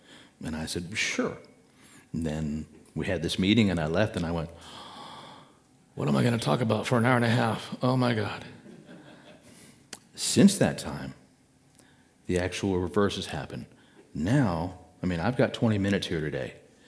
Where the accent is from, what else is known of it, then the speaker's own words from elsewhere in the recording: San Antonio, Texas, United States; A little bit about myself. I'm originally from San Antonio